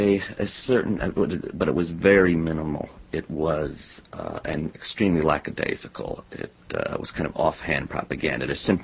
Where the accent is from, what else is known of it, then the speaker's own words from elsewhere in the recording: Cleveland, Ohio, United States; also born or lived in Warren, Pennsylvania; I was born in Warren, Pennsylvania, and basically grew up in Cleveland. Went all through elementary school and high school, and then from Cleveland went to Ohio State.